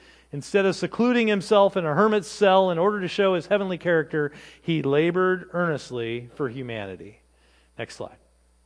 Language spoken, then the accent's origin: English; Fairfield, Washington, United States; three Seventh-day Adventist physicians who moved to my hometown years ago. In Fairfield, Washington, if you come to visit, there are two parks.